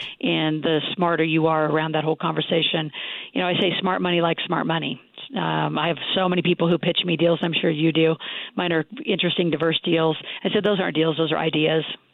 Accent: Nebraska, United States; they'd say, what the hell, you little Yankee girl, because I was from Nebraska.

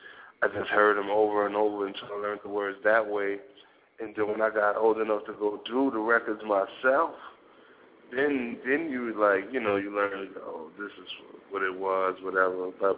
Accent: Queens, New York, United States; I'm from Queens. I'm from Queensbridge, New York.

